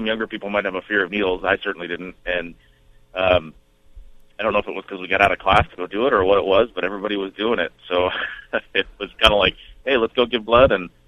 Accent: Oregon, United States; And I grew up in the Rogue Valley. My wife and I went to Phoenix High School and then later Grants Pass High School.

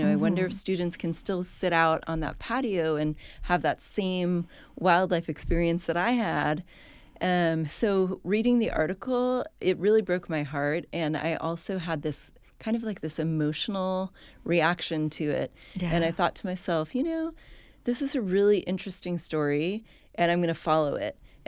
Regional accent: Mill Valley, California, United States; Well, the story is that I grew up in the Bay Area, so I grew up in Mill Valley, and the summers in Mill Valley are very similar to the summers in San Francisco, where it's very foggy.

